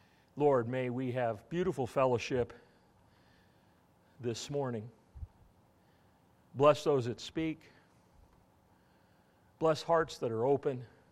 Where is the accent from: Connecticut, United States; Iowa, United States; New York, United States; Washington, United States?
Washington, United States; Spokane; Every time I go to Spokane and I drive down what is called the Sunset Hill into Spokane, that's my hometown.